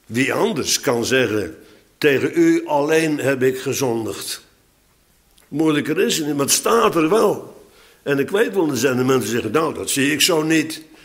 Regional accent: Bodegraven, South Holland, Netherlands; Ik zie nog bij ons in Bodegraven, in het huis waarin ik min of meer ben opgegroeid, in die gang van 12,5 meter met marmeren tegels

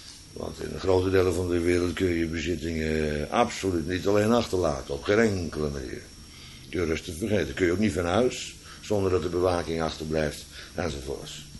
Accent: Netherlands; Ik ben echt een Nederlander, dus ik spot er ook altijd mee.

